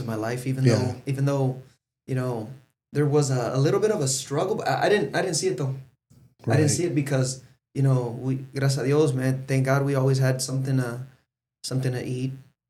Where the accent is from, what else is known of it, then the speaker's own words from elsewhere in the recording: Omaha, Nebraska, United States; I pretty much, you can say I grew up here in the Midwest. We got here to Nebraska when I was about six, seven years old.